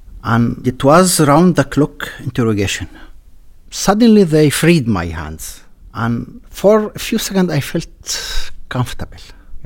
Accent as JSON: {"language": "English", "country": "Israel", "said": "I'm a Druze from the Druze community in Israel. We are a small community in Israel, about 120,000 people, about 1.5% of the Israeli population."}